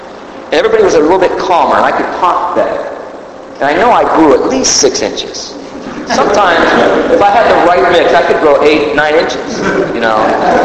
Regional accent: Stockton, California, United States; I grew up in California. I grew up in a town called Stockton, California.

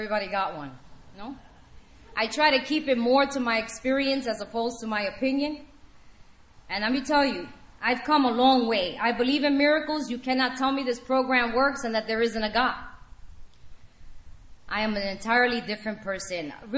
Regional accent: New York, United States; You probably gathered so far that I'm a New Yorker. Please do not tell me I sound like Rosie Perez.

